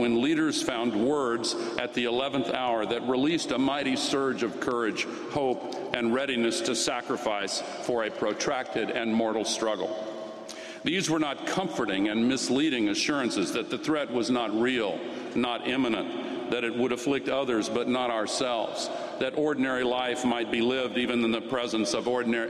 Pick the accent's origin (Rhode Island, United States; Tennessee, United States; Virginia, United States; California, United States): Tennessee, United States; Carthage; you gave the Peace Prize to a man from my hometown of 2,000 people, Carthage, Tennessee, in the USA.